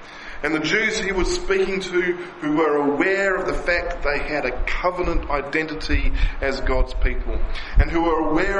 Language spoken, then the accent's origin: English; Tasmania, Australia; an old Baptist church that's in my hometown in Tasmania.